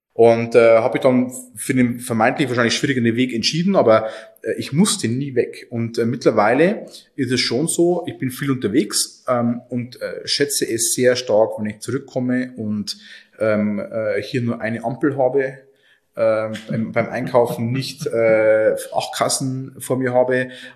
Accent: Oberviechtach, Bavaria, Germany; Und Oberfichtach ist meine Heimat. Also du wirst, wenn du hier in 5000 Dorf, Stadtgemeinde mit 5000 Einwohnern lebst

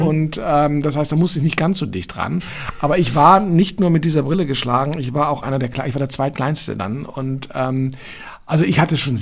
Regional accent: Berlin, Germany; in den 70ern, bis ich dann 14 geworden bin, ich bin aufgewachsen in Eichkamp. Eichkamp ist so eine lustige kleine Siedlung hinter der damaligen Deutschlandhalle.

